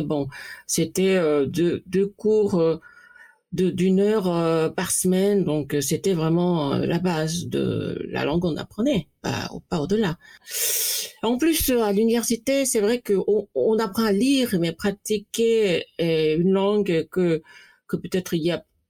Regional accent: Seoul, South Korea; born there; first language Korean; French is a second language; je suis née à Séoul en 63 et bien sûr, donc la langue coréenne est ma langue natale.

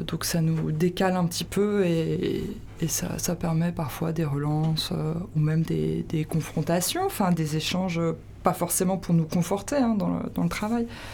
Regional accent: Paris, Île-de-France, France; J'ai grandi à Paris, mais j'ai eu la chance d'avoir des origines... des Alpes

